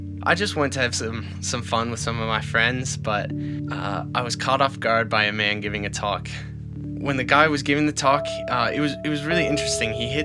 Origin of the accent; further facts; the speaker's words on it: Charlottetown, Prince Edward Island, Canada; I'm 19 years old. I come from Charlottetown, Prince Edward Island, Canada. And this is the story of how I've come to my faith. So I grew up in a large Catholic family.